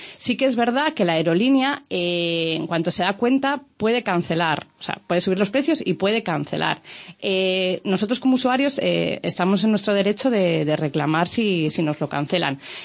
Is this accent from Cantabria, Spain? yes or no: yes; Santander, Cantabria, Spain; De Santander.